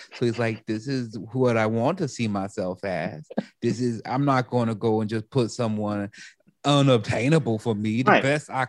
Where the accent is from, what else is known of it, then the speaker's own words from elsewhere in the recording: United States; She's Canadian. I'm American.